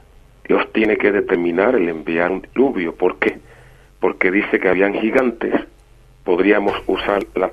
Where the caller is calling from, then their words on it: Santa Cruz de Tenerife, Canary Islands, Spain; Estoy llamando de Santa Cruz de Tenerife.